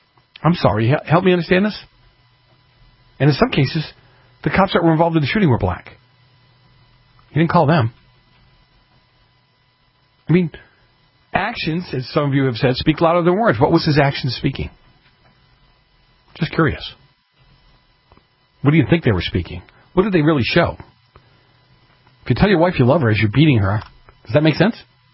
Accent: Massachusetts, United States; now in California, United States; I grew up in Massachusetts. I know lots of areas of Cambridge, but they probably changed over the last 25 to 30 years that I've been here in California.

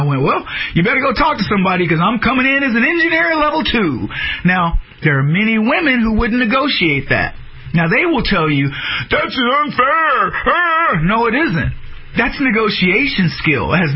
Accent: United States; Look, I don't know how you feel, but as an American, I know real freedom.

